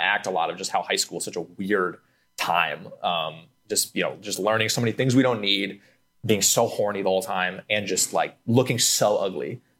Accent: California, United States; Because I grew up in California. So it's like, I'm not used to that.

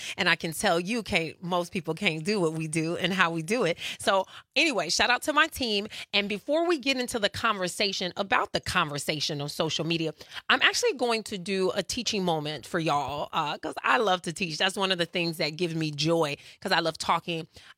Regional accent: Midwest, United States; I'm from the Midwest, but something about me just cannot do fake and inauthentic.

